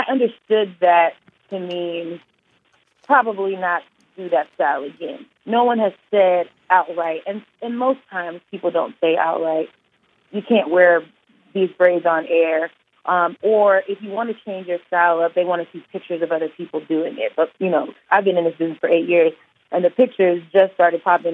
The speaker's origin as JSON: {"language": "English", "town": "Houston", "region": "Texas", "country": "United States", "tie": "born or raised there", "said": "So, yeah, like you said, I'm from Houston. My family is from Jamaica, and so braids are super common."}